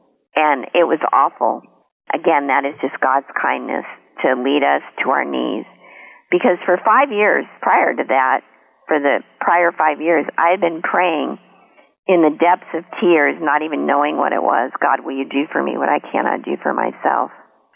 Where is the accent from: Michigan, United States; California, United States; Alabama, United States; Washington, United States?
California, United States; now in Ohio, United States; So I relocated from Southern California to Ohio.